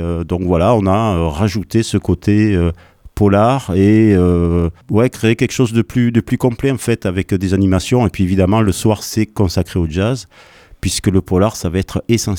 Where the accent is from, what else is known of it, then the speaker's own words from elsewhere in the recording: Viala-du-Tarn, Occitanie, France; Et bon, je suis originaire du Viala du Tarn, donc d'où le lieu